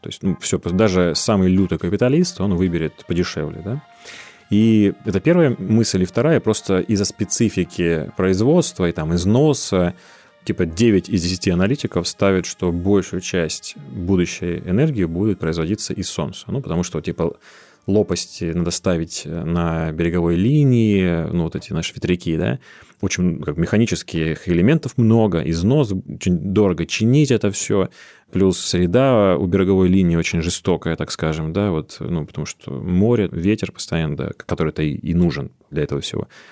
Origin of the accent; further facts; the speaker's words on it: Central Black Earth Region, Russia; Я сам из Черноземья